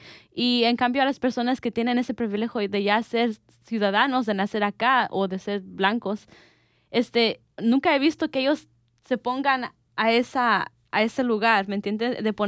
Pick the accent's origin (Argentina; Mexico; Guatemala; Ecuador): Mexico; now in United States; somos americanos, sí, también mexicanos, pero también americanos